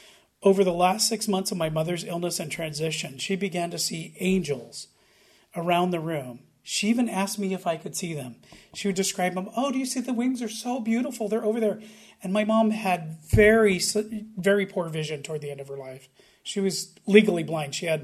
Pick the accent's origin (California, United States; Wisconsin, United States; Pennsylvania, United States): California, United States; Bishop; I'm part Native American Indian, and I grew up on the Bishop Paiute Indian Reservation.